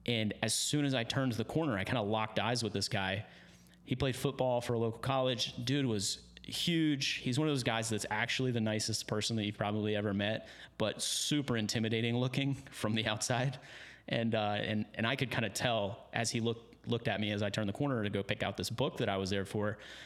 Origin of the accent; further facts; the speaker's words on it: Virginia, United States; outside of the state that I grew up in Virginia.